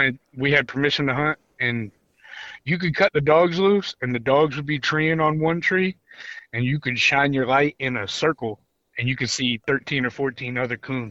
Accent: Decatur, Illinois, United States; There's a couple gas stations in the town I grew up in Illinois, in Decatur, Illinois

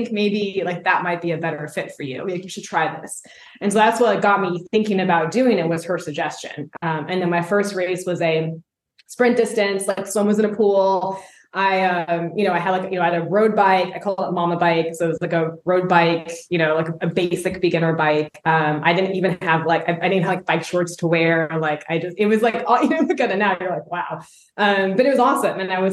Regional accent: Phoenix, Arizona, United States; So I would run trails. I grew up in Phoenix.

